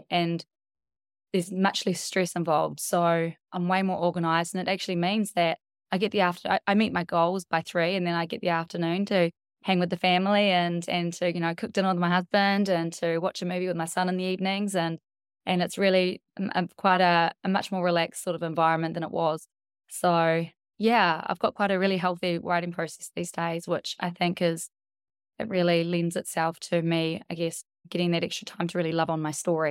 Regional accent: New Zealand; moved away as an adult; now in Australia; I am originally from New Zealand. That's where I was born. And when I was about 19, I moved across to Australia and met my husband and had three kids. And now I live over there

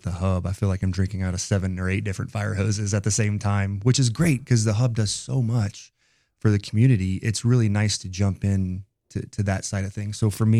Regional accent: Texas, United States; also born or lived in North Carolina; now in Wyoming, United States; Originally, I'm from Texas, which I call the sister of Wyoming because there's a lot of things that are similar. But I found the light and eventually came to Wyoming.

